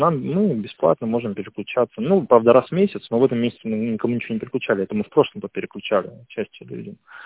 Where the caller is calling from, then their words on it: Tver, Tver Oblast, Russia; Я из Твери звоню.